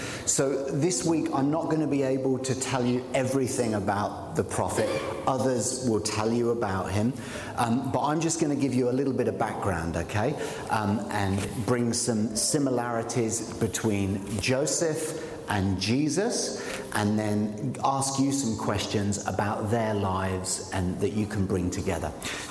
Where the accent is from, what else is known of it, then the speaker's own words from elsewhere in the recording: Ireland; Now, remember, I'm from Ireland, half Irish, half English. So Irish Catholics, which is what I'm, my ethnic background is, we are known for having big families, okay?